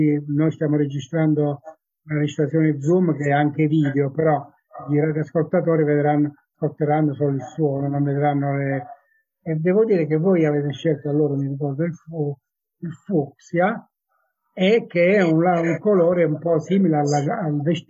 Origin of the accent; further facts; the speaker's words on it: Lettomanoppello, Abruzzo, Italy; Prima di Letto Manoppello, con banda del mio paese